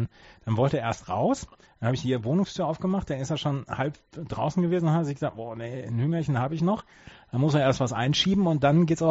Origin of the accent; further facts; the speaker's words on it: North Rhine-Westphalia, Germany; Also bei uns in Ostwestfalen sagt man Tucht.